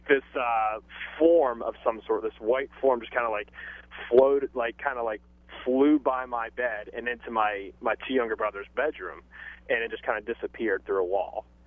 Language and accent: English; Bel Air, United States; But when I was a kid, I grew up in Bel Air, right down the road from the hospital there.